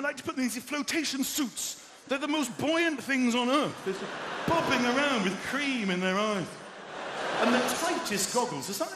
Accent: United Kingdom; We, as British people, need to enter into a whole process.

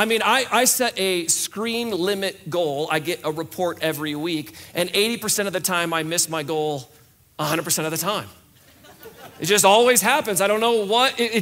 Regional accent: United States; because we are American. We never surrender.

